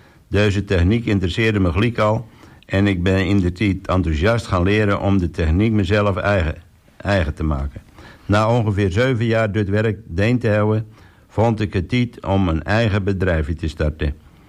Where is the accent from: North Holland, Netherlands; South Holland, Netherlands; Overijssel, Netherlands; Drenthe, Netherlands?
North Holland, Netherlands; Den Burg; Ik ben een echte Tesselaar en ik kom uit de Burg. En de geboortedag is 18 november 1985. Hier ben ik opgegroeid met mijn vader Paul, mijn moeder Diane en mijn zusje Marjolein.